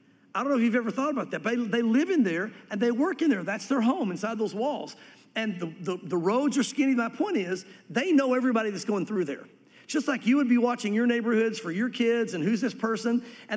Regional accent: the South, United States; when I grew up religiously in the South and went to church on a regular basis

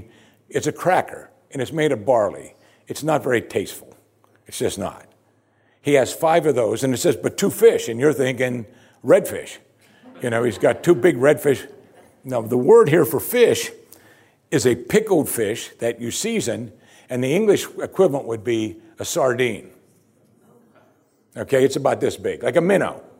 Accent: United States; As American Christians, so many of us are so self-absorbed that we think Jesus is in our life for us

